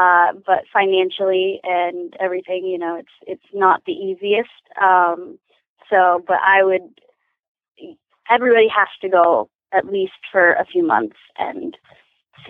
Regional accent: California, United States; Well, I grew up in California with my stepmom … who has Fox Hill Eventing. And then I moved to England for a year to ride after high school

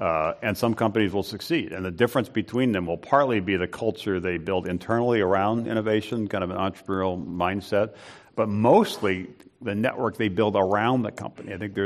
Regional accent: Hawaii, United States; Well, I'm from Hawaii, so So here's my take on this.

